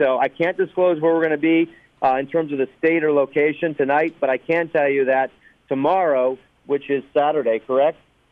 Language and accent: English; Arizona, United States; I'm actually from Arizona, where it's hot and dry.